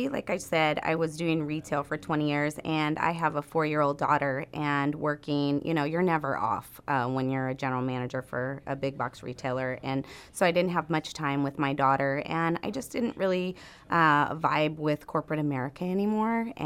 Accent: California, United States; I grew up on Silver Strand Beach.

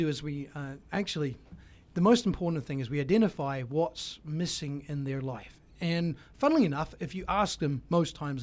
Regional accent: New Zealand; I'm from New Zealand.

